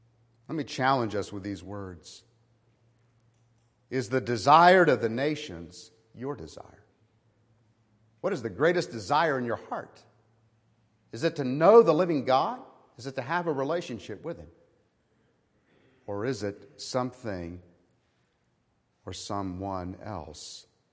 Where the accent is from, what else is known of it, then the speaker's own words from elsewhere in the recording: Orlando, Florida, United States; I remember being a kid growing up in the First Baptist Church of Orlando, Florida.